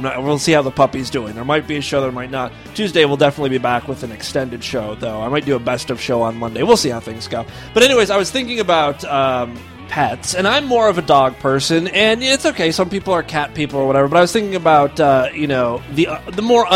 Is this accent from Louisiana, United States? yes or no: no; Ashtabula, Ohio, United States; I'm heading up to my hometown of Ashtabula for my niece's birthday party